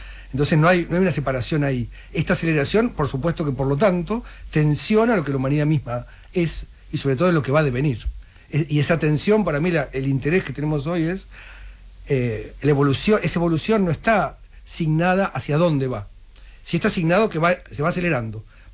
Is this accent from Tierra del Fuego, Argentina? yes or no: no; Miramar, Buenos Aires Province, Argentina; also born or lived in Mar del Plata / La Plata / Netherlands; now in Córdoba, Argentina; Nací en Mar del Plata, Miramar, viví en Miramar mi niñez. La Plata después Holanda y después Córdoba.